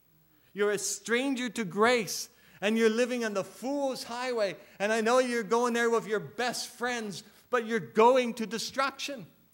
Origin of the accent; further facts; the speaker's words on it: Eastern Canada, Canada; I'm from the East.